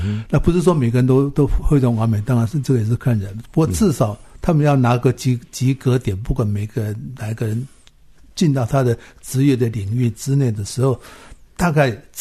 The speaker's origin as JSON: {"language": "Chinese", "country": "Taiwan", "tie": "born or raised there", "said": "我是因为我故乡在这里嘛，所以我是回故乡，是很容易就习惯了"}